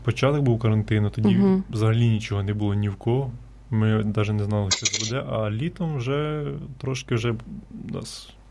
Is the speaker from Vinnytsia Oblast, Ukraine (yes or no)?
yes; Vinnytsia, Vinnytsia Oblast, Ukraine; Ну, ми взагалі ж з Вінниці, і то ми багато хтось з району, угу. Хтось з самої Вінниччини